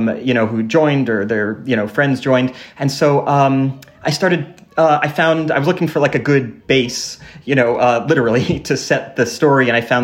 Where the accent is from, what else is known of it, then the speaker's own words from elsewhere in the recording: New Jersey, United States; I grew up in New Jersey. I knew no one who was in the military.